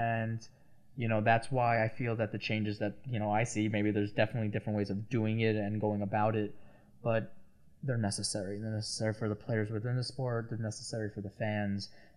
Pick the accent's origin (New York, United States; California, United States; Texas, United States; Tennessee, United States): New York, United States; Long Island; I'm from Long Island.